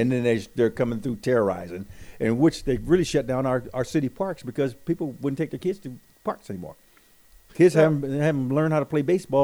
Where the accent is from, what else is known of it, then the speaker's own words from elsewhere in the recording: Compton, California, United States; Yeah, it changed over time. Because you got to think back to Compton. Compton in the 60s